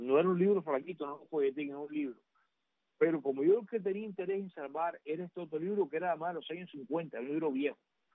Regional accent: Cuba; son como yo, cubanos exiliados

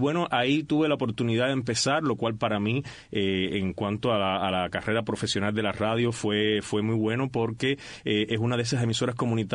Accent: Gramonte, Matanzas, Cuba; No, soy de Matanzas, de un poblado de Matanzas que se llama Gramonte, en el municipio de Jagüey Grande

